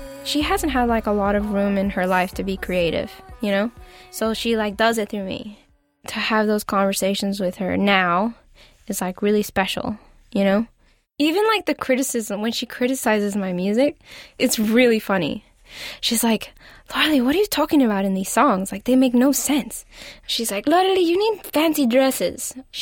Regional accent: Los Angeles, California, United States; I'm from Los Angeles, and I'm a first generation American. Both of my parents are from Honduras. My parents came to the U.S. about 30 years ago.

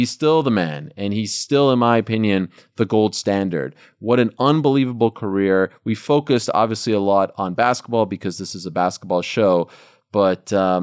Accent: Montreal, Quebec, Canada; I'm from Montreal

